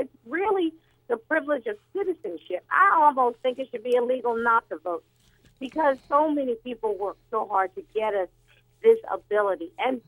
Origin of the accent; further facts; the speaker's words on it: North Carolina, United States; First of all, you know I'm from North Carolina, so I'm happy to call in.